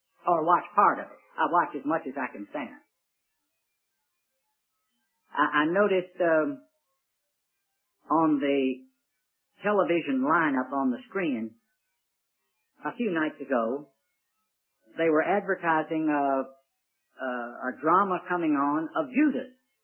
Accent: Richmond, Virginia, United States; For me to say that my hometown of Richmond is in the state of Virginia

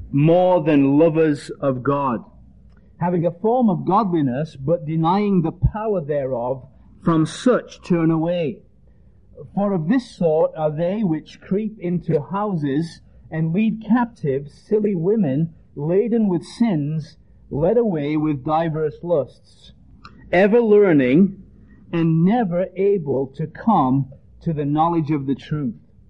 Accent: Leeds, Yorkshire and the Humber, United Kingdom; also born or lived in Ireland; now in Georgia, United States; I'm actually from England, if you're trying to figure out where that accent is from, and from the north of England, a place called Leeds, a big city, industrial city in the north of England, and then I have worked in Ireland for 8 years

